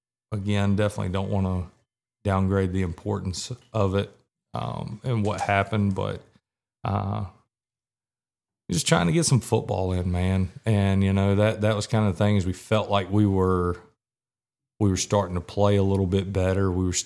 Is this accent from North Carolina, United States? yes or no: yes; North Carolina, United States; I grew up on Eastern North Carolina. So like I've been around hurricanes.